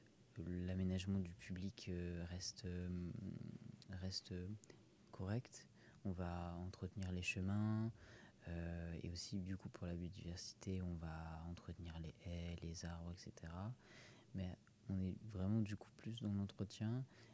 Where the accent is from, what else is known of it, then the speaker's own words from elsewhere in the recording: Centre-Val de Loire, France; moi, je viens pas de l'Indre-et-Loire. Mmh. Je viens du Cher, qui est plus loin.